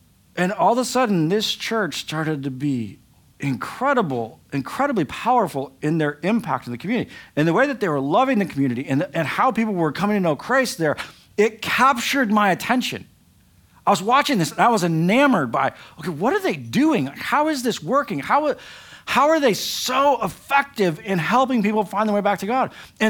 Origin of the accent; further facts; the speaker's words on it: Kalamazoo, Michigan, United States; born there; also born or lived in Tuscaloosa / Scranton; now in Hoboken, United States; I was born in Kalamazoo, Michigan. I lived in Tuscaloosa, Alabama. And now I live in Hoboken.